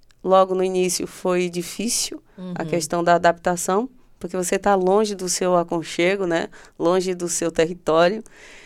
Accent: Bahia, Brazil; Eu sou uma mulher baiana, sou mãe...

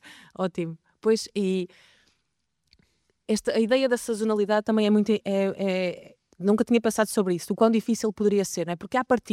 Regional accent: Amarante, Norte, Portugal; eu sou de Amarante, naturalmente

